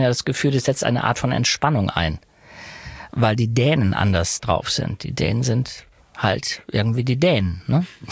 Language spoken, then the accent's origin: German; Denmark; born there; da ich auf dänischem Grund geboren wurde, könnte ich nach 6-monatigem Aufenthalt die dänische Staatsbürgerschaft erwerben